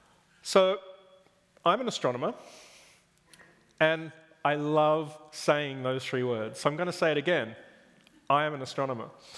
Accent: Australia; I grew up in Australia

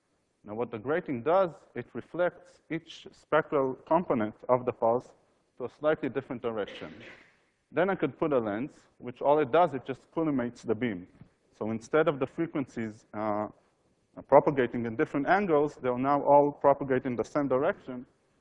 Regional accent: Israel; not because I came from Israel

